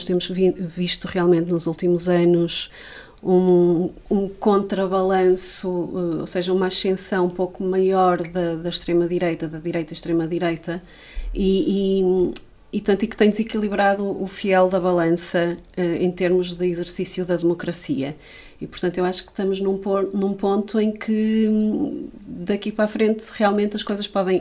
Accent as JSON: {"language": "Portuguese", "town": "Vila do Conde", "region": "Porto", "country": "Portugal", "tie": "born or raised there", "said": "Eu lembro-me quando era pequena em Vila do Conde, realmente havia... Vila do Conde cresceu muito enquanto cidade, núcleo populacional."}